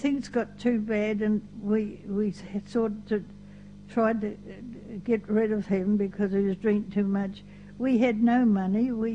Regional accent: Taumarunui, Manawatū-Whanganui, New Zealand; I was born in Tamaranui, and I went to school in Tamaranui, and I was brought up in an Anglican in the High Church of England

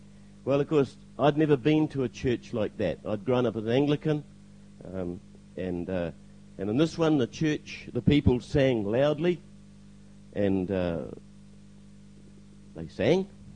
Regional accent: Cambridge, East of England, United Kingdom; I come from Cambridge. I was born there. What education I had was had in Cambridge, because I left at the end of the fourth form.

